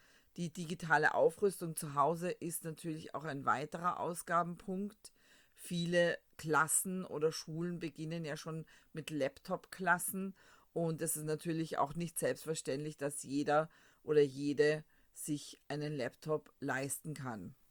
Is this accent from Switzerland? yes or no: no; Austria; Bei uns in Österreich sind ja die Sommerferien sehr lange.